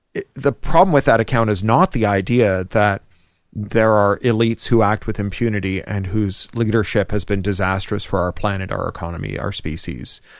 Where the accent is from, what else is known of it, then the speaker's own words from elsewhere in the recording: Toronto, Ontario, Canada; moved away as an adult; now in San Francisco, United States; moved to San Francisco to be the founder on the ground there. I'm from Toronto.